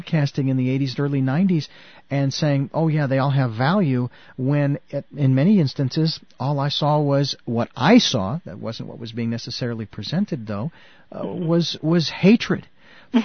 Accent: Arizona, United States; she is coming to us from Sedona, Arizona, and that was my home state.

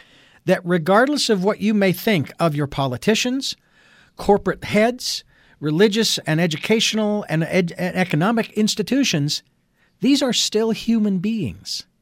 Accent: Phoenix, Arizona, United States; I was born and raised in Phoenix, so I'm familiar with 110 degrees.

